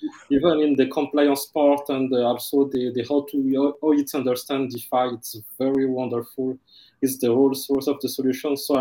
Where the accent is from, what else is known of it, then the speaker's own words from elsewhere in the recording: Madagascar; English is a second language; moved away as an adult; now in France; I am half Malagasy and French. I grew up in Madagascar during my first 18 years. And I came in France at 18 to do the university for education.